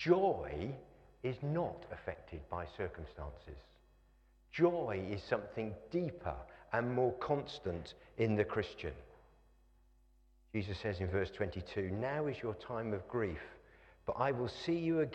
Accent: Norwich, East of England, United Kingdom; born there; I was born in Norwich, and because of that, I have a lifelong affliction of being a Norwich City supporter.

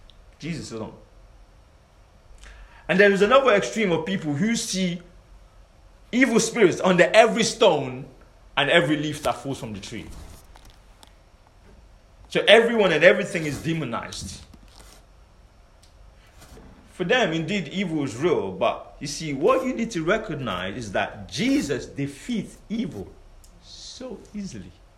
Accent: London, United Kingdom; growing up in West London was interesting, because when I was in secondary school, having supply teachers was like having a day off while at school.

